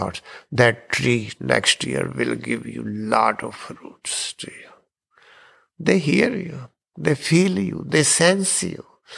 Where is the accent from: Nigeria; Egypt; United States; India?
India; English is a second language; I came from India first time. I didn't know the English much.